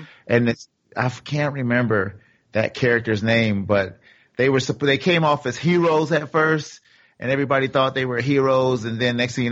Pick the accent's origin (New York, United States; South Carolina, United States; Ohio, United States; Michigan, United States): Ohio, United States; Cleveland; Cleveland?